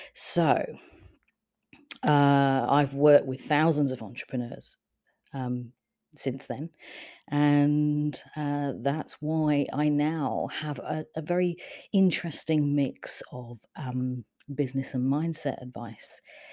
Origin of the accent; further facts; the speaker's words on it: London, United Kingdom; And I'm originally from London, as you could probably tell from the accent